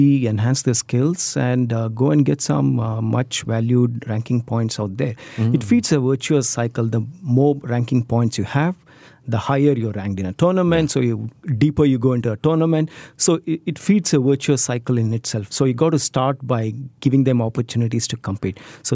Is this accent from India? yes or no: yes; India; So I grew up in India, and I was playing badminton in the junior circuit in India.